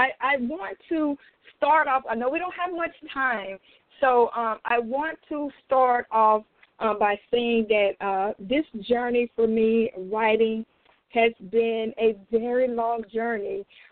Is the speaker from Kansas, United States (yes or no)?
no; Mississippi, United States; I presently live in Georgia. I'm born and raised in Mississippi. That's right, guys. I am a Southern girl, and I tell you, I'm a Southern girl at heart.